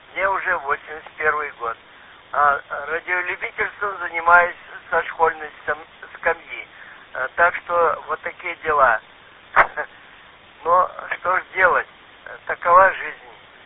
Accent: Novosibirsk Oblast, Russia; born there; Родился в Новосибирской области, а оказался на крайнем севере.

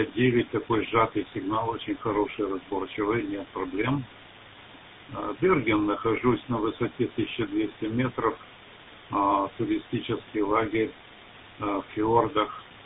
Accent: Saratov, Saratov Oblast, Russia; moved away; Я сам из Саратова, но уже давно язык начал забывать

